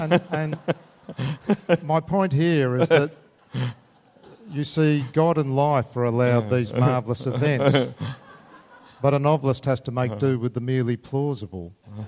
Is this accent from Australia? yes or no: yes; Australia; I'm Australian, we're a bit lazy, I just make it up.